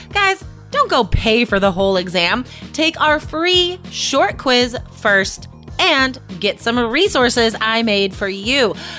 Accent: United States; now in Portland, United States; being an American, we are very much nomadic these days

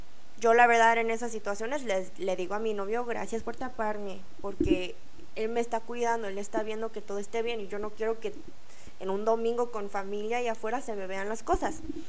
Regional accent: Mexico; los asiáticos nosotros somos más aceptados aquí. Y yo lo digo por experiencia personal, que cuando crecí en México, nuestra cultura asiática, de hecho, más como la cultura coreana

